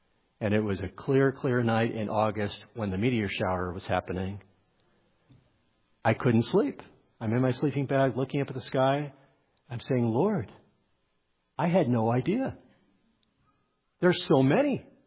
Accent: Los Angeles, California, United States; I grew up in the Los Angeles area.

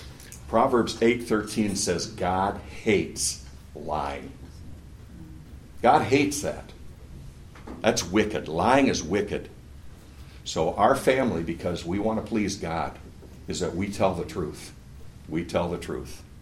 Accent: Wisconsin, United States; I grew up in Wisconsin, farming community.

